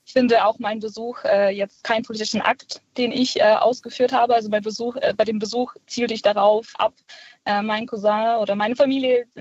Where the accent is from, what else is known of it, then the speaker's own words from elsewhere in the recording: Brest, Brest Region, Belarus; also meine Mutter und ich, wir kommen beide aus Brest, das ist westlich von Weißrussland.